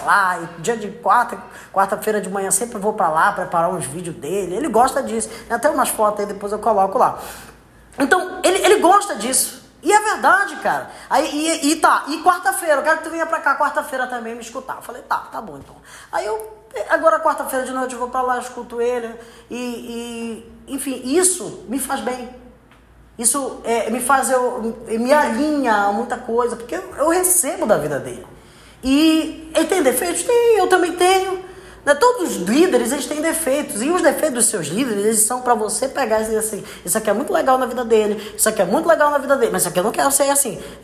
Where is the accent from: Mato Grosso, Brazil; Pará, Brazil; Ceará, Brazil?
Pará, Brazil; Eu amo Marajó, sou do Marajó, mas eu não sinto que o meu chamado é para lá.